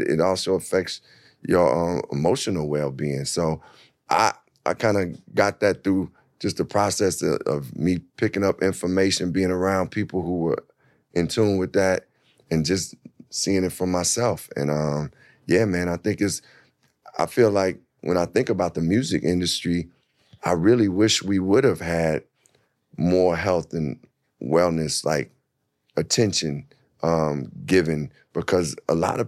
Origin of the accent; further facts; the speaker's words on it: Chicago, Illinois, United States; I'm like super grateful that I was just born and raised in Chicago